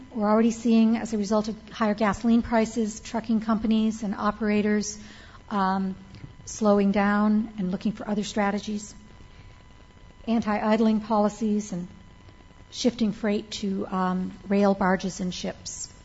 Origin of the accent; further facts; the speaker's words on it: Vermont, United States; my home state of Vermont, relatively rural state